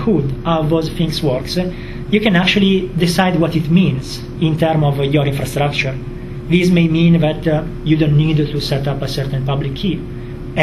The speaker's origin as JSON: {"language": "English", "town": "Camogli", "region": "Liguria", "country": "Italy", "tie": "born or raised there", "second_language": "English", "said": "My city is Camoglie, that is a small fishing town in the north coast. But this one is the main city, is Zurna. It's in the Genoa slang."}